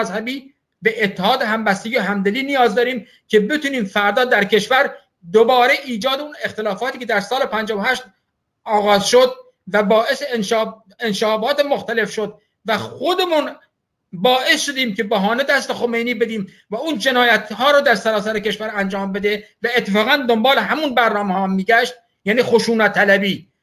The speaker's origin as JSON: {"language": "Persian", "town": "Ahvaz", "region": "Khuzestan", "country": "Iran", "tie": "born or raised there", "said": "در اهواز و اینها که دیگه در واقع زادگاه من و جایگاه من و پایگاه من بودن. اهواز و هفتپه و شوش و در واقع سایر شهرستان‌های خوزستان."}